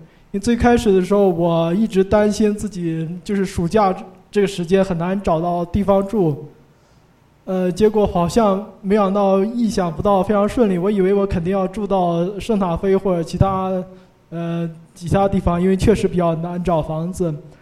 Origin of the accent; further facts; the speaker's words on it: Henan, China; 就是我是河南人，然后她第一次到河南开会嘛